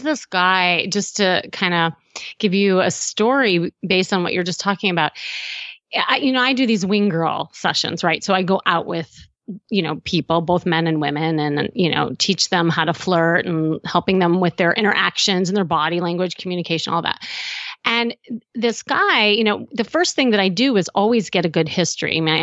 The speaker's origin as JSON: {"language": "English", "region": "Midwest", "country": "United States", "said": "No, I'm from the Midwest."}